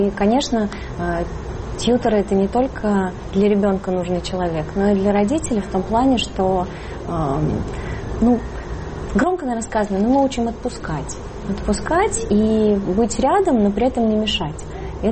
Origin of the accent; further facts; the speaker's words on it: Chukotka Autonomous Okrug, Russia; я училась вообще на краю земли. Я сама с Чукотки училась в школе.